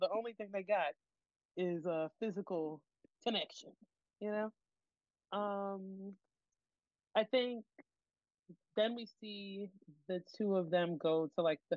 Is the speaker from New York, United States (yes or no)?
yes; New York, United States; How I'm from New York and I just found out you got mad family here